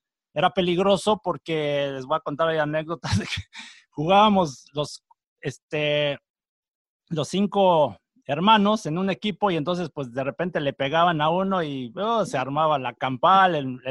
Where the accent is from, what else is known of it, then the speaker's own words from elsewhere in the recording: Texcoco, State of Mexico, Mexico; nunca se me olvidaron mis raíces. Yo soy de Texcoco, Estado de México. Para que la gente se dé una idea, está como a unos 40, 50 minutos de la capital de México, de la Ciudad de México